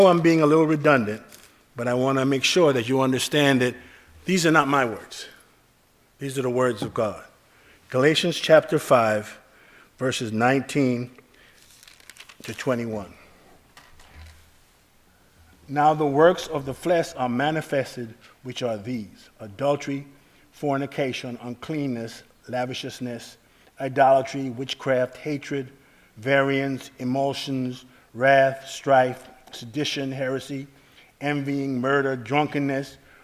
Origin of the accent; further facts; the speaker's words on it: United States; I grew up in America. I came here when I was 2.